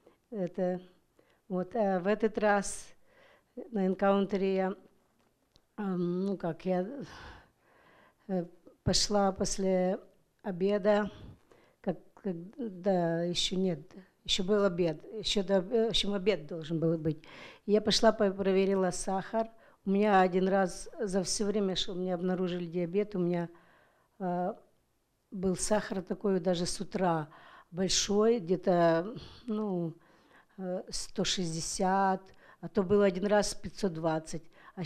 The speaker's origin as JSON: {"language": "Russian", "town": "Tacoma", "region": "Washington", "country": "United States", "said": "я из Такомы."}